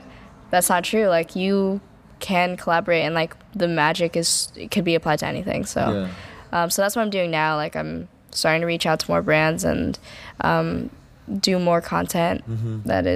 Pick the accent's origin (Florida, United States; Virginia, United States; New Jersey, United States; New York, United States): New Jersey, United States; also born or lived in Canada / California / Arizona; I'm from New Jersey, but like we lived in Canada. I graduated high school in Sacramento, lived in Arizona for a year.